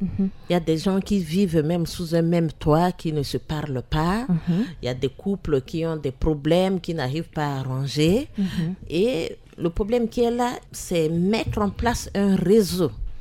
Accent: Central African Republic; Et en tant que centrafricain, chaque personne a le droit de choisir librement sa religion, puisque nous sommes un pays laïque.

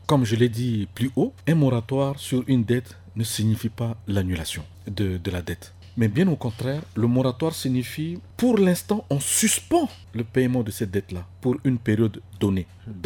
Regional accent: Central African Republic; centrafricain et citoyen lambda que je suis, je pourrais faire la suggestion suivante au gouvernement de mon pays.

